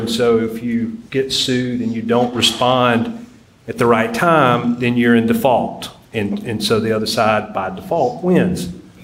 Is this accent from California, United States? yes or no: no; Anderson, South Carolina, United States; I'm from Anderson originally. I went to Clemson. I carried an orange book bag when I was at Carolina.